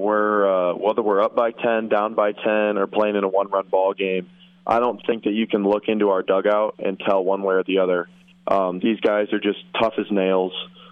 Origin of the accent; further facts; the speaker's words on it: Grand Ledge, Michigan, United States; growing up in Grand Ledge, always grew up a Michigan State fan.